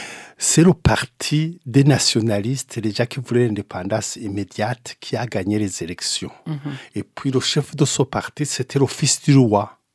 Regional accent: Burundi; moved away as an adult; now in Montpellier, France; je suis du Burundi. Je suis venu ici en France et moi, je travaillais. Je travaillais à l'Institut de recherche agronomique du Burundi, dans le département de sociologie

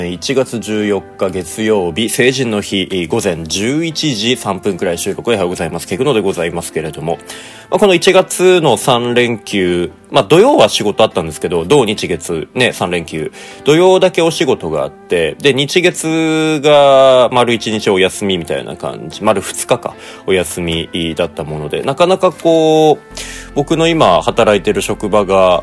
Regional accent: Sapporo, Hokkaido, Japan; まあ、僕の実家は札幌なんだけど

